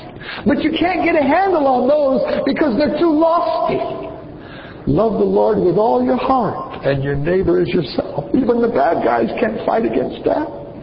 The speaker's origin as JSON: {"language": "English", "country": "United States", "said": "remember, I come from the States."}